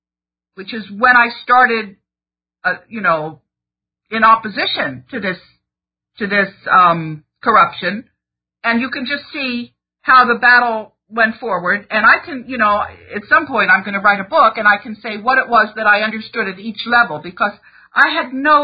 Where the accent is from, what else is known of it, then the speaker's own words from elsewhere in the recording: United States; One of the things about me is that I'm American, but I speak Dutch and I studied economics at the University of Amsterdam.